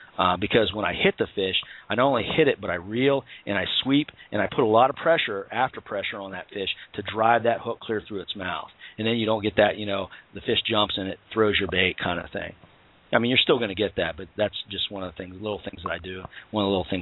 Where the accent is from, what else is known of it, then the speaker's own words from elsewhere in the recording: Pennsylvania, United States; I grew up in Pennsylvania, so I've caught about every possible fish there is to catch in Pennsylvania.